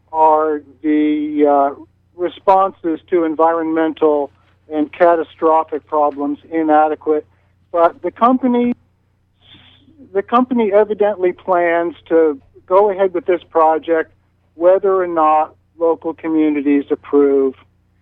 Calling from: Tremont, Maine, United States; in Tremont.

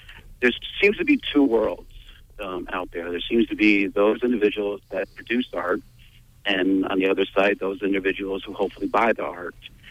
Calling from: Belfast, Northern Ireland, United Kingdom; I'm calling from Belfast.

